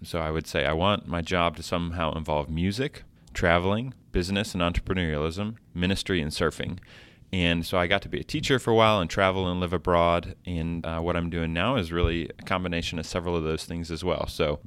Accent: Texas, United States; also born or lived in Colorado / Virginia / England; So I am a Texan, but I grew up moving around. My father was in the military, so Texas, Colorado, Virginia, England, but then landed back in Texas, going to university here, Texas A&M, and live here in Dallas now.

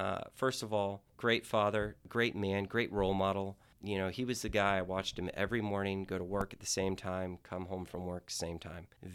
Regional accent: Lake Mary, Florida, United States; moved away as an adult; also born or lived in Tulsa, Oklahoma / California; I was born in Tulsa, Oklahoma, while my dad was in medical school. But I grew up in a small city about 15 minutes east of Orlando called Lake Mary. And, spent all of my childhood years there.

